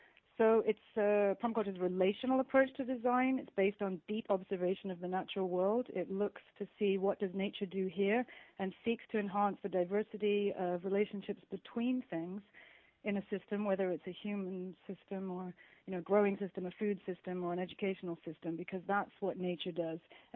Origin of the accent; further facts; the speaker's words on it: United Kingdom; I'd been working as an activist, gosh, since I was like 11 or 12, growing up in the Thatcher era in the UK.